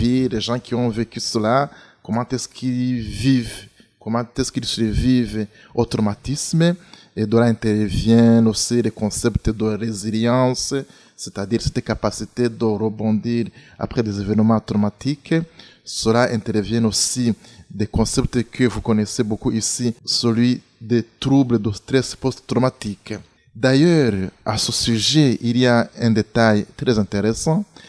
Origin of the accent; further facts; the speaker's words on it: Kigali, Rwanda; born there; je suis né au Rwanda, à Kigali, et je suis prêtre du diocèse de Kigali, au Rwanda, toujours.